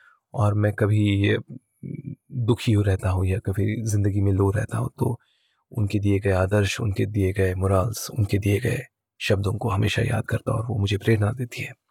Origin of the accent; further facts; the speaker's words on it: Jalna, Maharashtra, India; also born or lived in Nagpur; मेरा जन्म नागपुर में हुआ था और मेरे पिताजी जालना नाम के मराठवाड़ा महाराष्ट्र के जालना नाम के एक छोटे से टाउन में पैदा हुए थे. मेरी जो इनिशियल जो मेरी पढ़ाई है वो जालना में ही हुई थी.